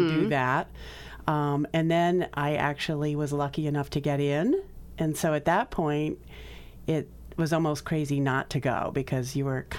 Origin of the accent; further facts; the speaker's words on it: Waltham, Massachusetts, United States; also born or lived in Dedham; From here. I'm from the Boston area.